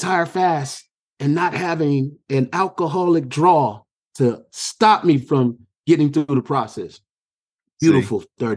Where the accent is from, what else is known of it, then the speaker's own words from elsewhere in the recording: California, United States; I come from the Bay Area